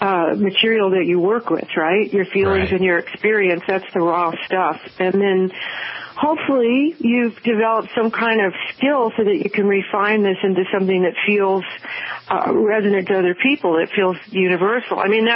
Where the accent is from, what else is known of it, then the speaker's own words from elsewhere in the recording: Memphis, Tennessee, United States; born there; now in New York, United States; And I was born in Memphis. But I've lived in New York for 23 years, and I thought that the South was kind of a footnote in my past